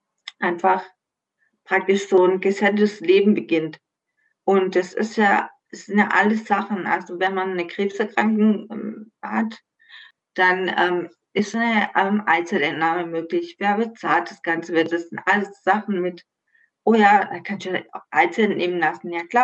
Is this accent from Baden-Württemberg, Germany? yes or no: yes; Baden-Württemberg, Germany; now in Stuttgart, Germany; ich komme eigentlich aus Stuttgart, also ich bin vor 7,5 Jahren hierher gezogen. Ich komme aus dem nördlichen Schwarzwald und ursprünglich.